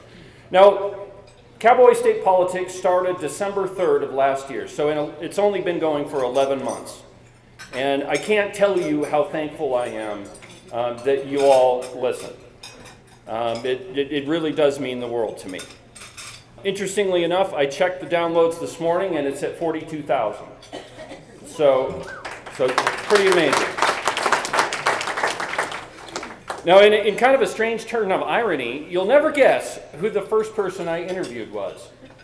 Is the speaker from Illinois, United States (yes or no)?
no; Buffalo, Wyoming, United States; also born or lived in Virginia; I grew up in Buffalo, Wyoming. I spent a rather dubious 10-year adventure in Virginia that I don't really want to talk about again. And then I moved back to Wyoming.